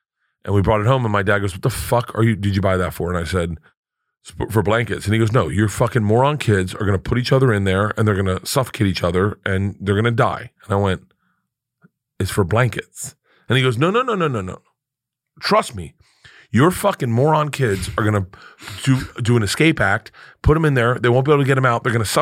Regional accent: Florida, United States; I think growing up in Florida.

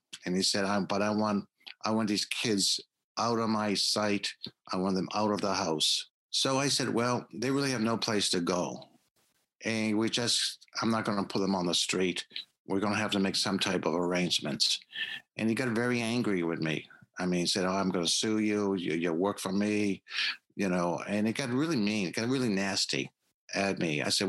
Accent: Boston, Massachusetts, United States; I grew up in Boston, so they made me a Boston cream cake.

